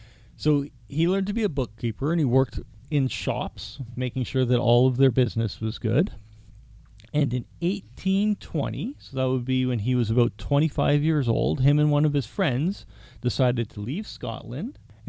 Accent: Canada; we are from Canada, and we live in the city of Toronto.

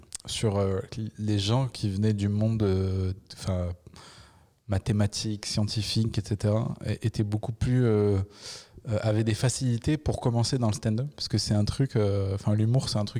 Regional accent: Le Puy-en-Velay, Auvergne-Rhône-Alpes, France; j'avais suivi une troupe de ma ville natale, là, du Puy-en-Velay

